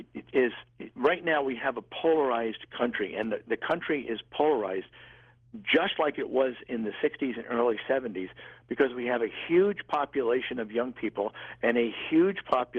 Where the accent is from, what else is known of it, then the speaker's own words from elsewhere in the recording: New York, United States; Hey, I'm from Long Island, too.